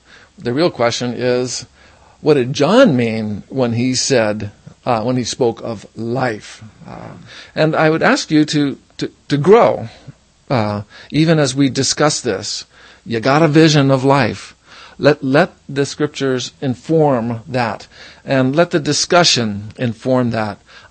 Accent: Hawaii, United States; moved away as an adult; also born or lived in Boulder / East Coast; Oh, well, I was born in Hawaii in 1956, and my mom and dad were Nat and Gail. I went to this elementary school and that other school. Then I traveled to the mainland to go to college in Boulder

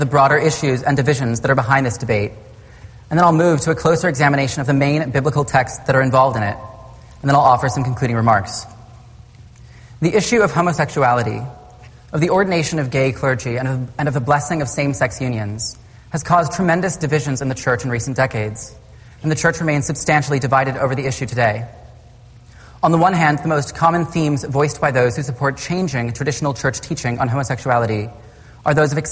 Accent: Wichita, Kansas, United States; born or raised there

